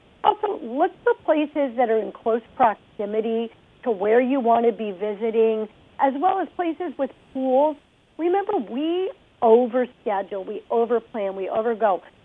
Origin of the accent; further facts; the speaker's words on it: Toledo, Ohio, United States; You know, I'm from Toledo, Ohio originally, so I'm from your area.